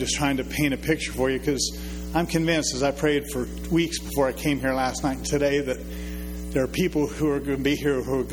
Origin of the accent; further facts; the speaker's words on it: Heath, Ohio, United States; Dad was chief of police in my hometown in Heath, Ohio.